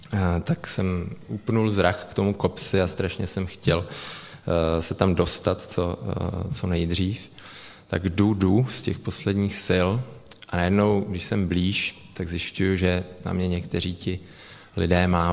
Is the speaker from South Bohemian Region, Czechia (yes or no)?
no; Prague, Czechia; přestože jsem studený Pražák